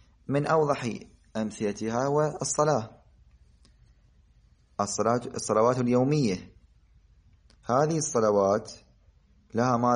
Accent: Iraq; نحن عندنا في العراق هذه المسألة جدا ممكنة

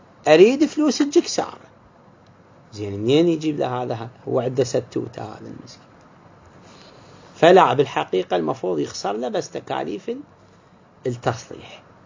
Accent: Iraq

